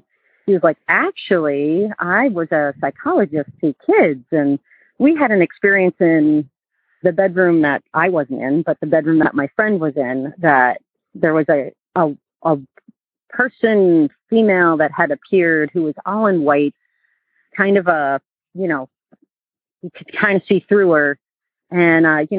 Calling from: Burlington, Vermont, United States; I'm calling from Burlington, Vermont.

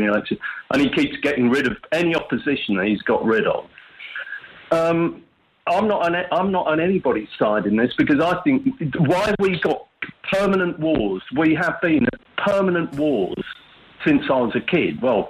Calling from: Meath, Leinster, Ireland; from Meath.

